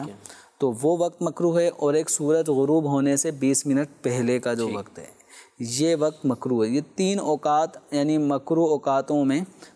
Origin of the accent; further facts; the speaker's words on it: Karachi, Sindh, Pakistan; born there; میں چونکہ کراچی ہی کا پیدائشی ہوں تو ہمارے یہاں تو خیر ایسی کوئی چیز میسر نہیں ہے.